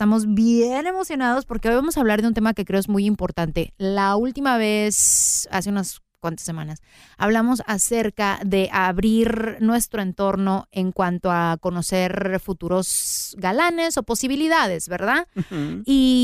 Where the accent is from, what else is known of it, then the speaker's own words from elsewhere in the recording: Los Angeles, California, United States; Yo soy una locutora de Los Ángeles que se pone a examinar lo que pasa en el mundo mundial